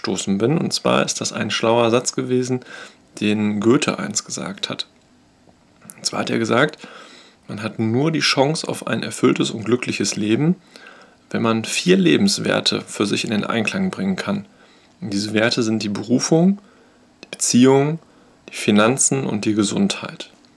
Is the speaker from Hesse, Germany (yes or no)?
no; Bochum, North Rhine-Westphalia, Germany; bin 1982 hier in Bochum geboren, ein Kind des Ruhrgebiets, und fühle mich hier auch sehr wohl.